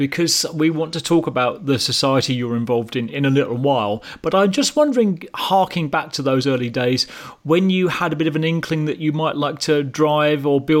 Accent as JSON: {"language": "English", "region": "London", "country": "United Kingdom", "tie": "born or raised there", "said": "I grew up in London myself"}